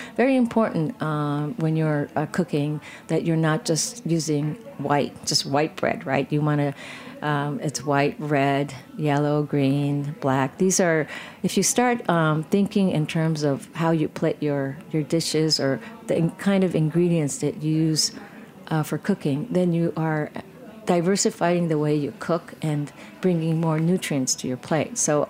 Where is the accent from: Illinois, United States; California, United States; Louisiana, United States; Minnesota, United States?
California, United States; Well, I think a lot of it had to do from growing up in California, spending time in California.